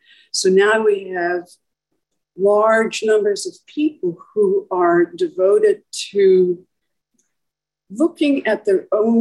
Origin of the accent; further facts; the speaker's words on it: Ireland; For myself, growing up in Ireland in the 60s with the nuns